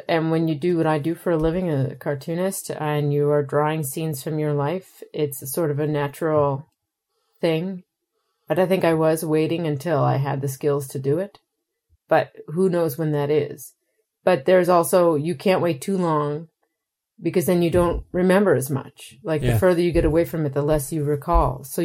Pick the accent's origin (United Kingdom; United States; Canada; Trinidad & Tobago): Canada; Maritime provinces; I am from the Maritime Provinces of Canada, for your listeners, which is a place that has been exporting labor for multiple generations.